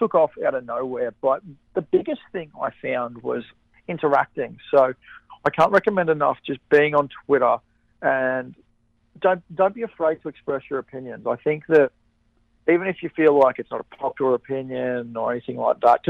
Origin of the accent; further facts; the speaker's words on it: Australia; I'm Australian, I'm honest, and I'm brash.